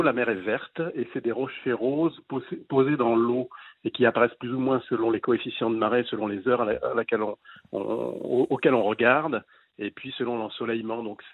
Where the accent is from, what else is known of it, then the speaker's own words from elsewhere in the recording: Brittany, France; Mais quand on est breton, on est chauvin